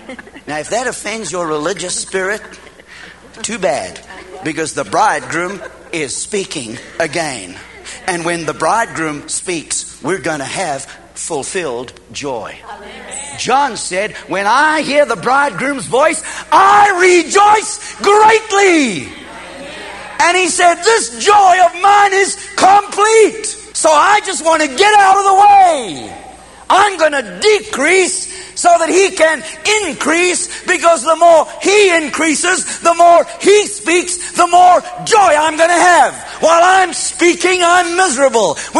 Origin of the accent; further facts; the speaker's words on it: Cape Town, Western Cape, South Africa; I am just a little guy who was born and raised in South Africa. I was born in Cape Town, raised.